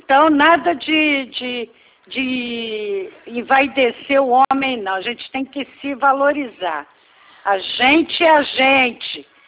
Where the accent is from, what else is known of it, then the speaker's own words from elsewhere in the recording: Brazil; Eu também sou brasileira, nascida aqui.